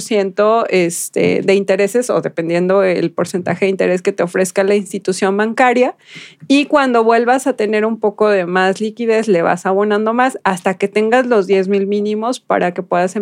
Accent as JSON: {"language": "Spanish", "country": "Mexico"}